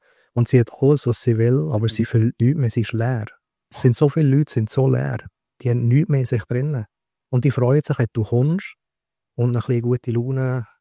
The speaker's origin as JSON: {"language": "German", "town": "Küblis", "region": "Graubünden", "country": "Switzerland", "tie": "born or raised there", "also_born_or_lived": "Bern", "said": "Und ich bin in Bern geboren, in Graubünden aufgewachsen. Und mich jetzt wieder zurück ins Graubünden gezogen, weil mit 18 Jahren einfach müssen weg von Graubünden, weil dort ist, wo ich aufgewachsen bin, das Dorf Küblisk, also heisst immer noch so."}